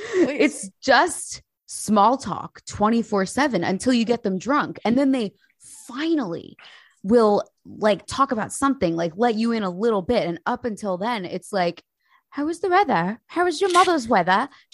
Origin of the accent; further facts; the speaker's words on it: United States; now in United Kingdom; And as an American of blonde experience living in the UK